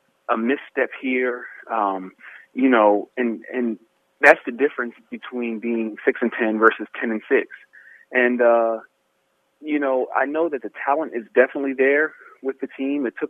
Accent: Pennsylvania, United States; And to be honest, I'm from Pennsylvania. So playing in cold football weather, that's how I was brought up.

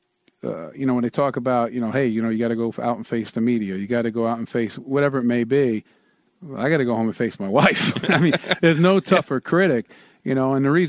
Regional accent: New York, United States; In other words, I was born and raised in this state, okay?

